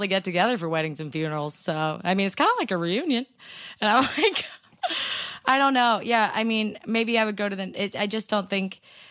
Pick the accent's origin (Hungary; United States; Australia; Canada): United States; California; we're Californian.